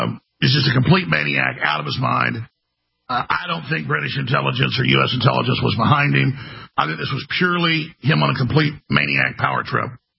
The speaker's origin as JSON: {"language": "English", "town": "Dallas", "region": "Texas", "country": "United States", "tie": "born or raised there", "said": "When I was growing up in Dallas, Texas, I also grew up around a lot of folks that were in the church."}